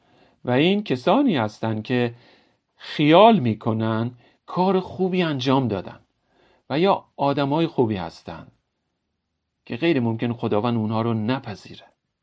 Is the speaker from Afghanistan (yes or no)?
no; United States; من در شهری که بزرگ شدم در امریکا، شاید اوضاع یک مقدار بهتر بود